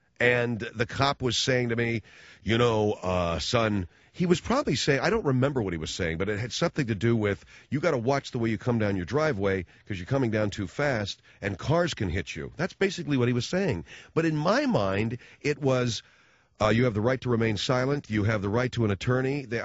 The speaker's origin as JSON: {"language": "English", "town": "Arcadia", "region": "California", "country": "United States", "tie": "born or raised there", "said": "I raced my bicycle right in front of an Arcadia cop when I was growing up in Arcadia."}